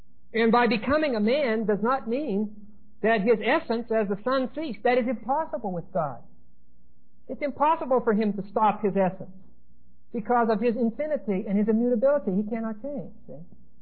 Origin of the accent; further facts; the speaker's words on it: Pittsburgh, Pennsylvania, United States; now in Denver, United States; Pittsburgh is my hometown. Unfortunately, that's just a historical fact. I am a Westerner. I am a Westerner by choice. Denver is my home.